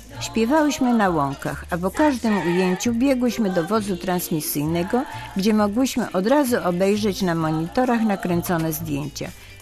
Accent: Szczecin, West Pomeranian Voivodeship, Poland; bo my jesteśmy ze Szczecina

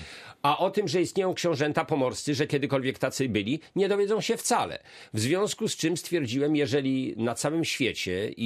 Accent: Szczecin, West Pomeranian Voivodeship, Poland; No ja jestem pomorzaninem stuprocentowym, urodzonym tutaj w Szczecinie i po prostu, w szczególności w czasach, kiedy byłem studentem, o studiowałem w Warszawie, bo jeszcze nie było w Szczecinie uniwersytetu

